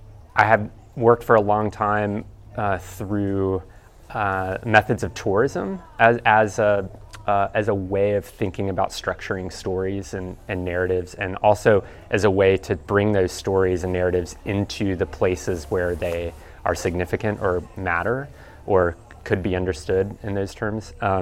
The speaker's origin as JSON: {"language": "English", "region": "Southeast", "country": "United States", "said": "I'm not from the Midwest, I'm from the Southeast of the US"}